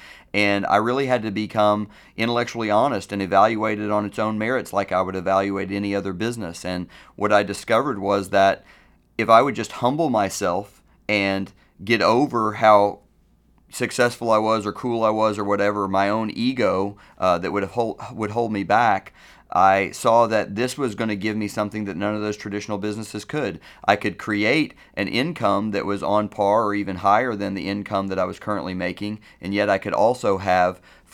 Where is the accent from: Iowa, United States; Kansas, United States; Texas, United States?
Texas, United States; Dallas; I'm from the Dallas area.